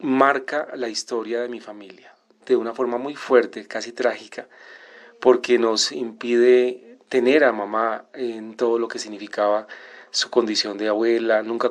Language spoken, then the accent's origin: Spanish; Palmira, Valle del Cauca, Colombia; Yo soy de Palmira Valle y en esta ciudad mi madre era líder social de un barrio popular